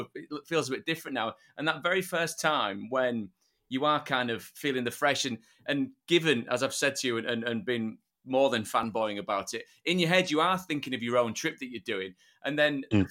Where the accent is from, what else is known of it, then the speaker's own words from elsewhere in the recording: Yorkshire and the Humber, United Kingdom; being a Yorkshireman, Morocco felt to me like the closest far away place